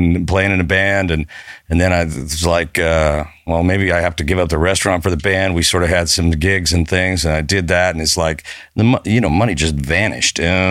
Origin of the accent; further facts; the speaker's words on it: Denver, Colorado, United States; I was from Denver